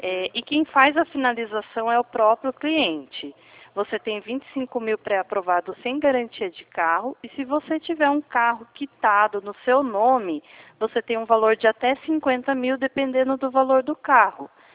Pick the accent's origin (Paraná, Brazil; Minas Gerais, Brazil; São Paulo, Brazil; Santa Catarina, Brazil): São Paulo, Brazil; Eu sou de São Paulo